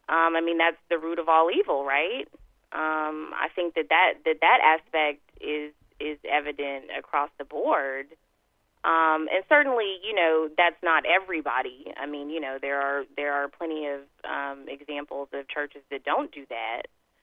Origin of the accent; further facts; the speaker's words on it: Texas, United States; And being a Texan, I've had conversations